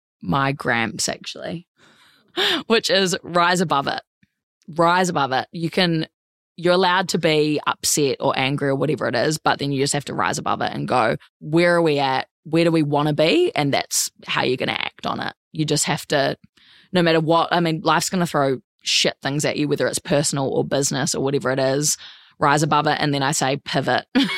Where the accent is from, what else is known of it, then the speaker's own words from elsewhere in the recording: New Zealand; now in Gold Coast, Australia; I mean, I moved from New Zealand and I didn't have friends, so it took a while to build my friendships there.